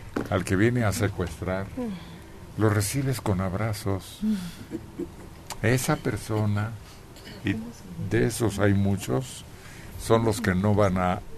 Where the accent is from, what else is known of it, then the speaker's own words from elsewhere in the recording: Mexico; porque todos somos mexicanos